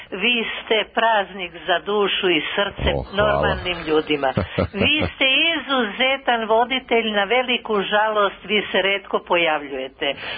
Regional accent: Serbia; ja sam Srpkinja, vekovni starosede od Srbije, čiji su preci ratovali za Srbiju i nigde pobegli nisu

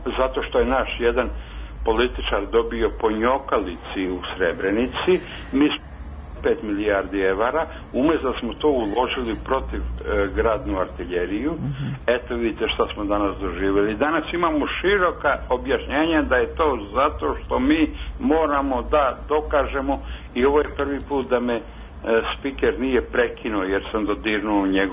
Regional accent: Niš, Southern and Eastern Serbia, Serbia; ja sam iz Niša, a živio sam u nekoliko republika

